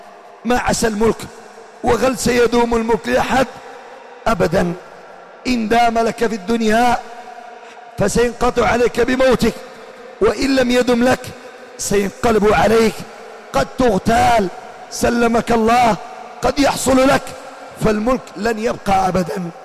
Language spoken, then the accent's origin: Arabic; Yemen; مما أوصي القادة والحكام في بلادنا اليمن